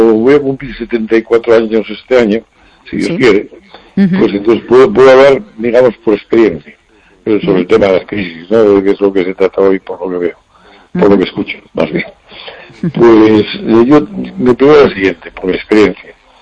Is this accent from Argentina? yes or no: no; Oviedo, Asturias, Spain; moved away as an adult; yo nací en Oviedo y viví allí hasta los 20 años.